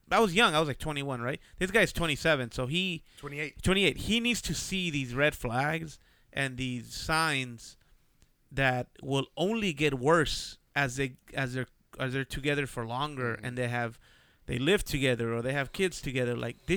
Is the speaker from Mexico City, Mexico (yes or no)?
no; Mexicali, Baja California, Mexico; Yeah, we're from Mexicali.